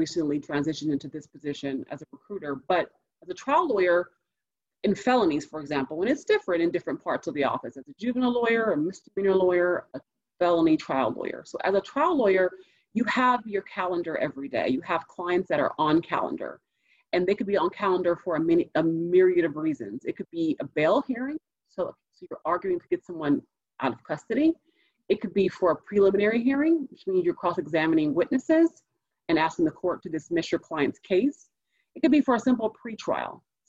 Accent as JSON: {"language": "English", "town": "Los Angeles", "region": "California", "country": "United States", "tie": "born or raised there", "said": "I'm a first-generation college student and first-generation professional. I grew up in South"}